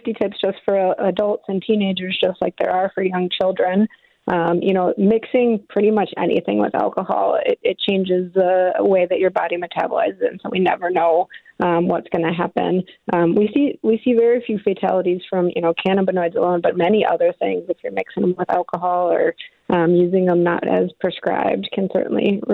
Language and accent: English; Chicago, Illinois, United States; because I'm actually originally from Chicago.